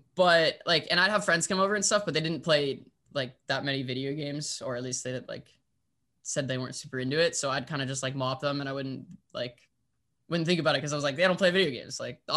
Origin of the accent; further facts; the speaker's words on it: Lake Forest, California, United States; So I'm actually still in the house that I grew up in. I live in Lake Forest, California, which is about an hour south of LA. So I've been here my entire life, which has been kind of nice.